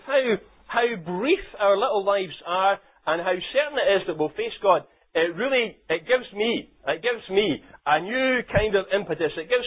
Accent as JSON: {"language": "English", "town": "Lesmahagow", "region": "Scotland", "country": "United Kingdom", "tie": "born or raised there", "said": "with a young chap that I grew up with in Lismahago."}